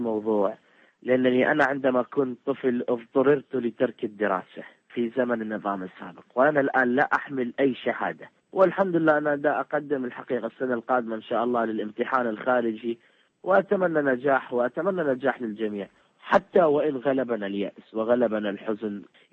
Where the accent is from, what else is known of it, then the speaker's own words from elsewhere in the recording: Iraq; ودورنا نحن كمواطنين عراقيين في تغذية الوعي لدى المواطن العراقي البسيط الكادح